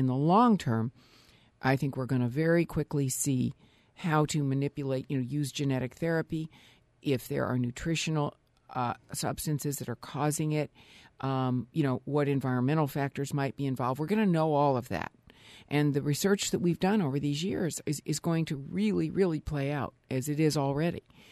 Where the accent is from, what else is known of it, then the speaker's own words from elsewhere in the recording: Peoria, Illinois, United States; born there; also born or lived in Dallas; maybe that's because I was born in Peoria, even though I lived in and also lived in Dallas for 30 years.